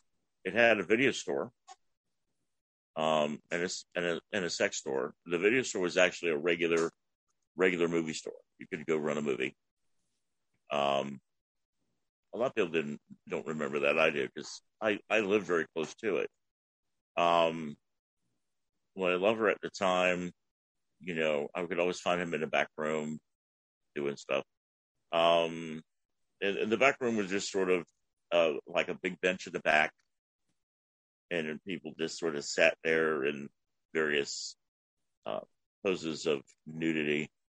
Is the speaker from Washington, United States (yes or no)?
no; Columbus, Ohio, United States; now in Lakeland, United States; You know, because I moved away from Orlando, went back home to Columbus.